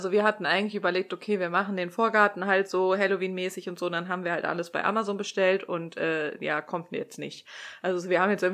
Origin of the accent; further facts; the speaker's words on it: Cologne, North Rhine-Westphalia, Germany; ich komme aus Köln, also Karneval ist ja hier, ne, Alaaf